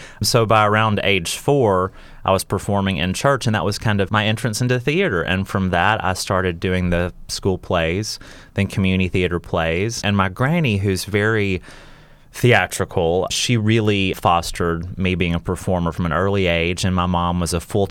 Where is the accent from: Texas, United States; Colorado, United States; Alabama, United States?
Alabama, United States; Hokes Bluff; So I grew up in Alabama, born and raised 18 years in a really tiny town called Hoke's Bluff, raised by my mom, my granny, and my sister.